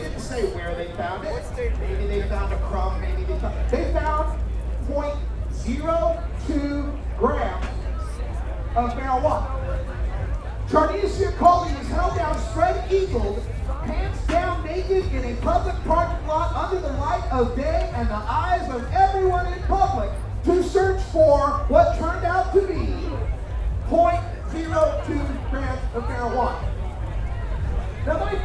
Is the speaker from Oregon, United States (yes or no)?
yes; Portland, Oregon, United States; I'm from Portland, Oregon. We got some measure of freedom in Portland, Oregon.